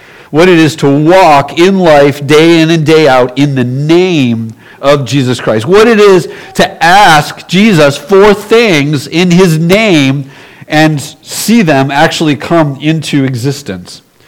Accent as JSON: {"language": "English", "town": "Buffalo", "region": "New York", "country": "United States", "tie": "born or raised there", "said": "But this week I was in Buffalo and visiting my hometown in Buffalo for a few days."}